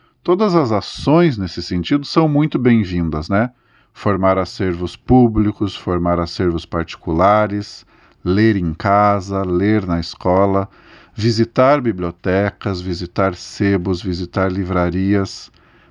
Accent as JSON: {"language": "Portuguese", "town": "Palmeira", "region": "Paraná", "country": "Brazil", "tie": "born there", "lives_now": "Curitiba, Brazil", "said": "Eu nasci aqui em Palmeira, mas eu moro em Curitiba já há mais de 15 anos."}